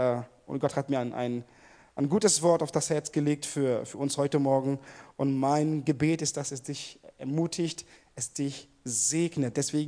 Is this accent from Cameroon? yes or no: yes; Cameroon; moved away as an adult; now in Hannover, Germany; ich komme ursprünglich aus Kamerun und lebe in Deutschland schon seit 16 Jahren. Bin, wie viele, glaube ich, hoffe ich, denke ich, Kameruner hier nach Deutschland gekommen zum Studieren.